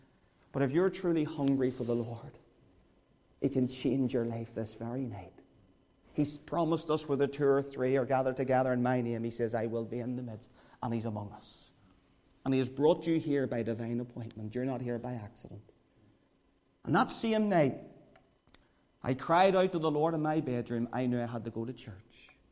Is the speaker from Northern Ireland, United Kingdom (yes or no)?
yes; Northern Ireland, United Kingdom; And sadly, growing up in the Donegal Road, I had no Christian influence whatsoever.